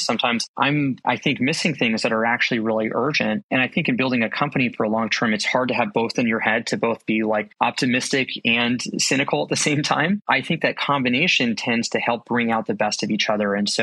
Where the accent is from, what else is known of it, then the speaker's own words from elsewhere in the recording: Las Vegas, Nevada, United States; So I was born and raised in Las Vegas, which it was sort of a fascinating place. Like, I'm in my early 30s now, but when I was born there, I think there was like 500,000 people